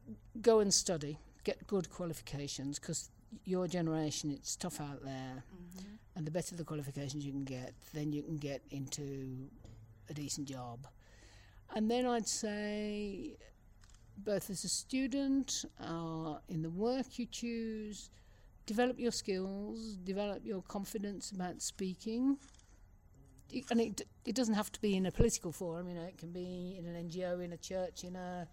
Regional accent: Handsworth, West Midlands, United Kingdom; I mean, I grew up in Handsworth. Mm. So I'm an inner city kid, really.

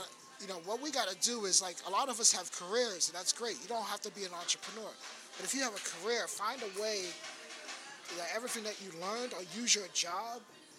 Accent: Medford, Massachusetts, United States; also born or lived in Tennessee; So I grew up in West Medford, and I grew up in Tennessee. So it was kind of like the best of both worlds.

